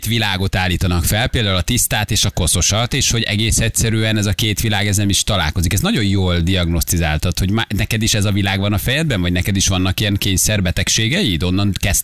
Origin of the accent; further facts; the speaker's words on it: Szeged, Csongrád-Csanád, Hungary; szegedi vagyok.